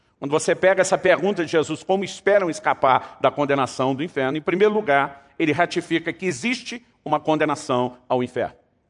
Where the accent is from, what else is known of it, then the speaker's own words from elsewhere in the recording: Campinas, São Paulo, Brazil; Eu me lembro que estava andando pelas ruas de Campinas, a cidade onde me criei, no interior de São Paulo.